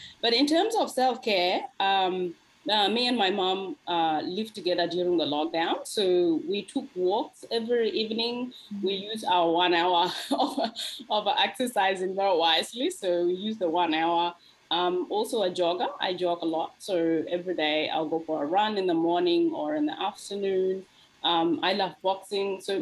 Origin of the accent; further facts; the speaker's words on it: Australia; I think growing up in Australia, I read a lot of memoirs.